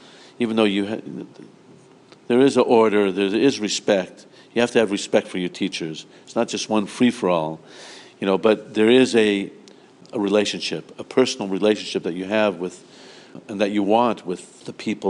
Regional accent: Oakland, California, United States; I grew up in Oakland, California, the son of a pawnbroker.

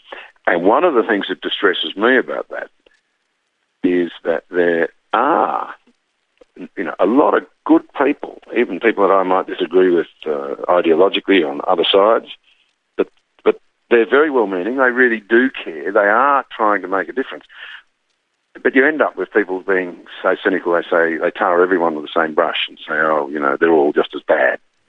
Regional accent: Australia; As an Australian, I can't believe it.

